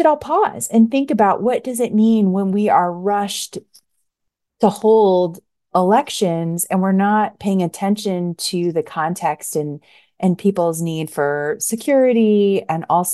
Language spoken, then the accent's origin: English; United States; I think as an American, it's probably like the Congolese person I know the most about.